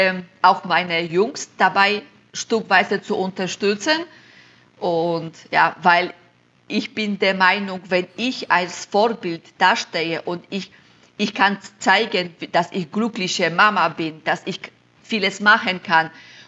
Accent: Silesian Voivodeship, Poland; German is a second language; now in Germany

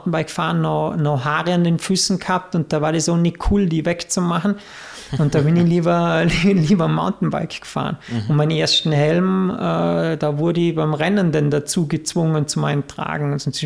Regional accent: Vorarlberg, Austria; das war eine relativ kleine Community bei uns in Vorarlberg

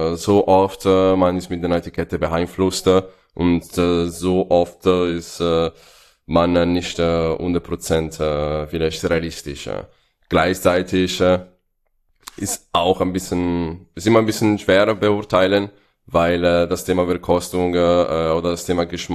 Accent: Lombardy, Italy; German is a second language; also born or lived in United Kingdom; dass etwas wie eine Weinregion in der Nähe, wo nach meiner Heimat in Italien sein würde.

